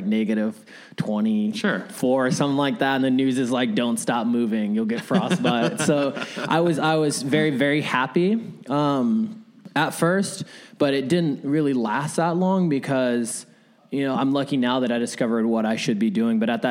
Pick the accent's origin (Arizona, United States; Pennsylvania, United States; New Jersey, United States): Arizona, United States; also born or lived in Vallejo, California; So I was born in Vallejo, California, okay. Which is Northern California. But at a young age, my mom and my father moved into my grandfather's house in mm-hmm. Arizona. So I was really raised.